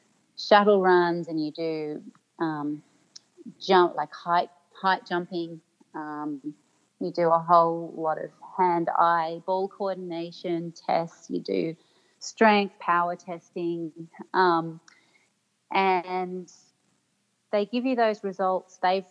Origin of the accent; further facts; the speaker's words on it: Sydney, New South Wales, Australia; Yeah, so I grew up in Sydney, and I grew up swimming and running.